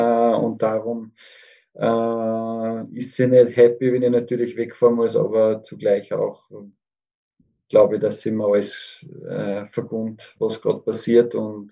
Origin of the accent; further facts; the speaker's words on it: Austria; born there; Erste gebürtige Österreicher.